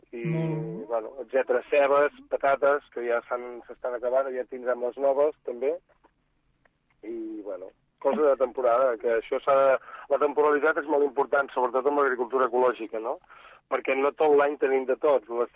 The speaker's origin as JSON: {"language": "Catalan", "region": "Catalonia", "country": "Spain", "said": "i som gent de l'Alt Empordà, del Baix, del Gironès, i ja està."}